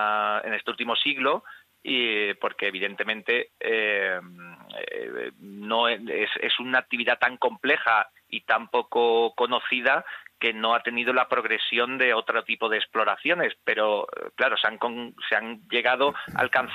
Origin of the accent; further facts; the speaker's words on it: Seville, Andalusia, Spain; siendo incluso sevillano como yo